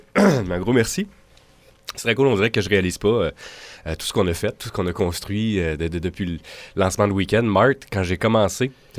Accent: Ottawa, Ontario, Canada; Moi, je viens d'Ottawa à la base. Je me souviens, j'écoutais The Bear à Ottawa.

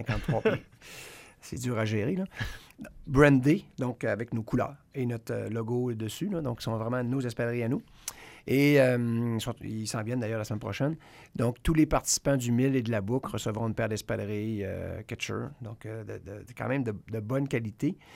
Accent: Anse-Saint-Jean, Quebec, Canada; l'étape qui me plaît le plus, c'est celle de l'abbé, au départ, à Anse-Saint-Jean, mon village natal.

